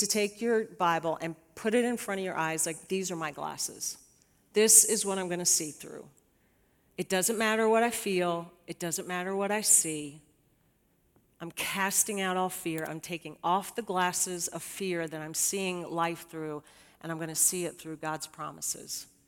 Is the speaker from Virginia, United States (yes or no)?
yes; Virginia, United States; also born or lived in Long Island, New York; I was born in New York. I used to talk like this. So I was born on Long Island. My dad got transferred with General Motors when I was in seventh grade. We moved down to the D.C. area, went to school in Northern Virginia